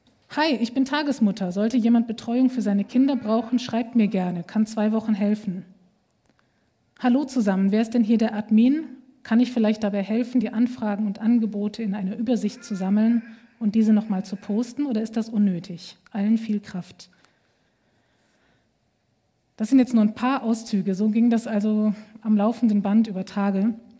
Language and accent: German; Bonn, North Rhine-Westphalia, Germany; Ich habe gesagt, ich komme aus Bonn